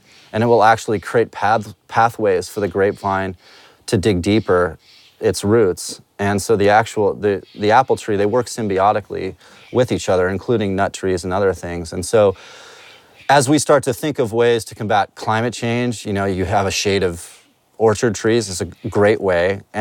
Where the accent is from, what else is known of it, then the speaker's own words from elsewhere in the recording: Los Angeles, California, United States; that was a very different experience growing up in East Los Angeles.